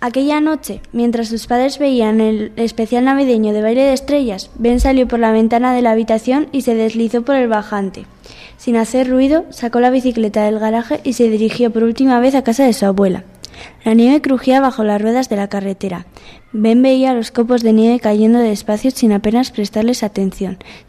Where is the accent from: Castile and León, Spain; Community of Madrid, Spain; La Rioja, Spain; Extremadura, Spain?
La Rioja, Spain; Nájera; tengo 12 años y soy de Nájera.